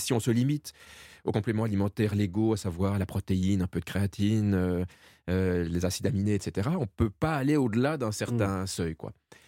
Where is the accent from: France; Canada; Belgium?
Belgium; Je suis belge.